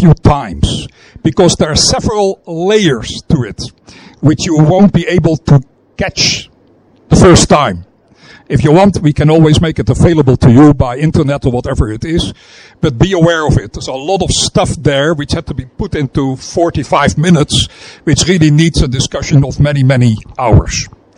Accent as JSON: {"language": "English", "town": "Amsterdam", "region": "North Holland", "country": "Netherlands", "tie": "born or raised there", "said": "I hail from Amsterdam, born in 1946 of a mixed marriage. I converted when I was 16 years old."}